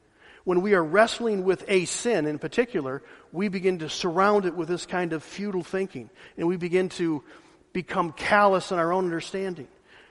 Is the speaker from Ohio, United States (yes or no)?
yes; Ohio, United States; now in Georgia, United States; Roy mentioned that I'm coming from Ohio down to Georgia, and the climate's different. and the society is different.